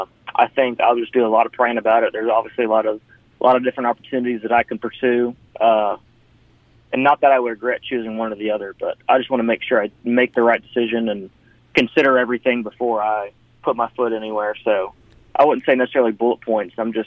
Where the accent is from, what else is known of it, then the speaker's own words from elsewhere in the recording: Houston, Texas, United States; this obviously I'm from Houston, and most of my family's from Houston, but I just kind of feel like this place is a home now